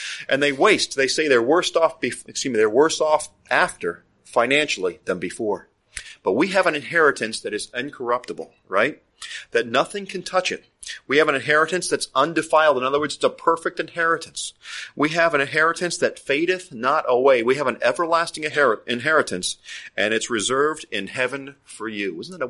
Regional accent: Miami, Florida, United States; growing up in Miami, man, you go to these Spanish birthday parties, and these guys, they know how to dress.

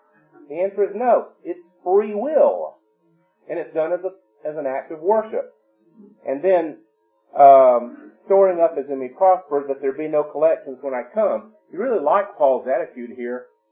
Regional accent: Deep South, United States; I was raised that way. I was raised in the Deep South

